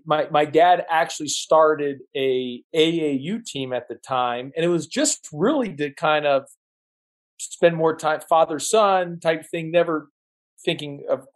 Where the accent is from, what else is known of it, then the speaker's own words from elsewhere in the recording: Houston, Texas, United States; This was in Houston, Texas. I grew up in Houston, Texas. And and then I made my way on to the University of Arizona.